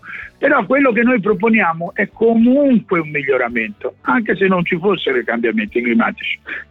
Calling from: Arezzo, Tuscany, Italy; Io vivo da 18 anni, da dove parlo, in una casa geotermica nel centro di Arezzo, e non uso il gas da 18 anni

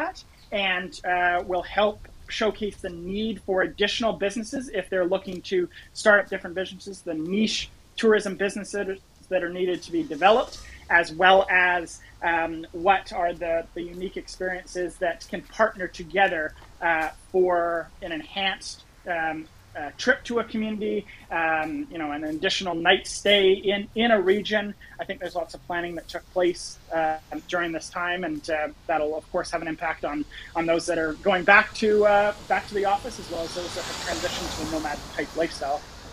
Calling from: British Columbia, Canada; As I mentioned, I'm coming from British Columbia, Canada here.

